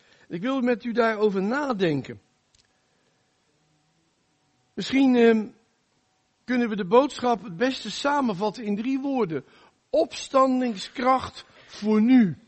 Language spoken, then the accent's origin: Dutch; Rotterdam, South Holland, Netherlands; Ik kom uit Rotterdam, dat kan je niet horen denk ik, maar daar kom ik wel vandaan. 25 jaar als voorganger in Spijkenisse gediend en 8 jaar in Den Haag. En we nu weer terug wonend in Rotterdam, met echte Rotterdamse humor.